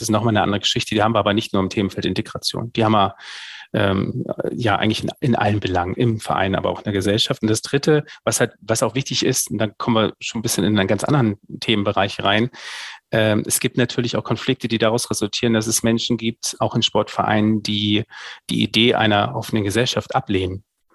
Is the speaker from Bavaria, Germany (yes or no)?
no; Saxony, Germany; now in Hannover, Germany; Ich bin nur ein Binnenmigrant, so würde ich mich zumindest bezeichnen, weil ich Ossi bin, weil ich aufgewachsen bin in der Nähe von Dresden, habe mich dann aber hier in Hannover komplett assimiliert, also man hört es nicht mehr.